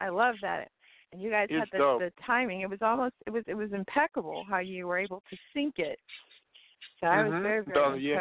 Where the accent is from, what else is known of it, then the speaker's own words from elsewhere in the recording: Miami, Florida, United States; Yeah, I'm from Miami. I'm glad you brought that up.